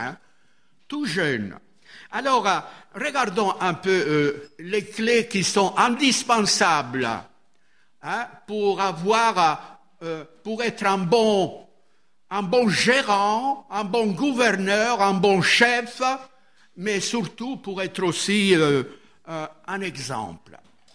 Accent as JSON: {"language": "French", "country": "Italy", "said": "Moi, je ne vote pas, je suis italien."}